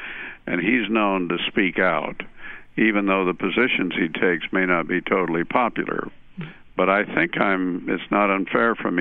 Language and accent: English; Nebraska, United States; I was brought up in Nebraska, and we used to have something called the turkey shoot, you know?